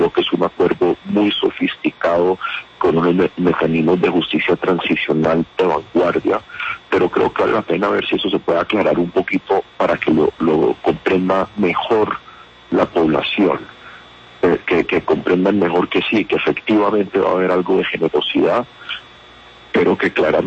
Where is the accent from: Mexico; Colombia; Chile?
Colombia; como colombiano